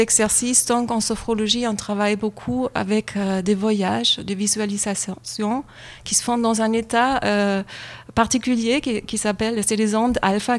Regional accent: Germany; now in France; C'est nouveau en France, ça vient d'Allemagne et moi, c'est mon pays d'origine en fait.

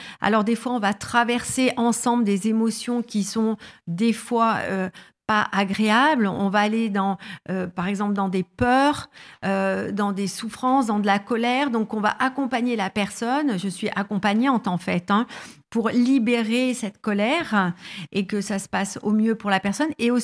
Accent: Grenoble, Auvergne-Rhône-Alpes, France; je suis de Grenoble.

